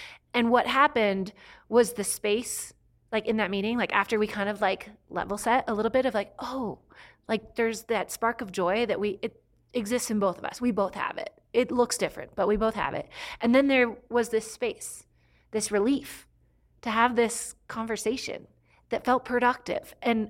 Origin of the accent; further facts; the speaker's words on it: California, United States; And I'm from California.